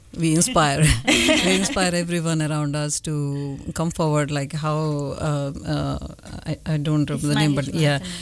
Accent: India; English is a second language; I'm from India

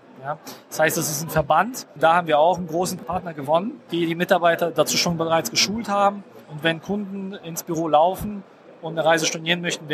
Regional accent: Berlin, Germany; bin aus Berlin

